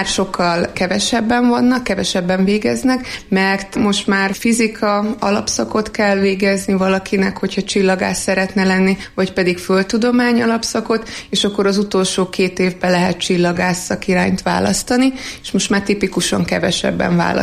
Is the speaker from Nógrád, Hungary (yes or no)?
yes; Mátraverebély, Nógrád, Hungary; Én Mátra Verebéből származom, ez egy kis falu Nógrád megyében.